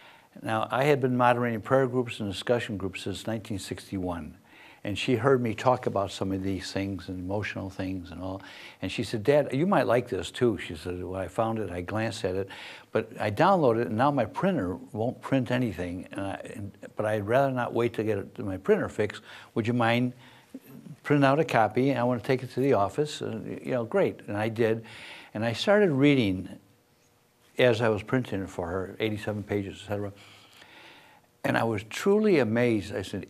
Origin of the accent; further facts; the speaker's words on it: Chicago, Illinois, United States; I grew up in the Chicago area.